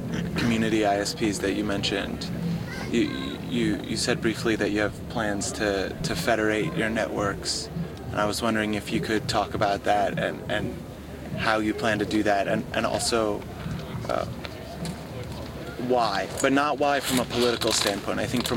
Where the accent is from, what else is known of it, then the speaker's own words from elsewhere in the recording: United States; I'm from the States and been talking to various people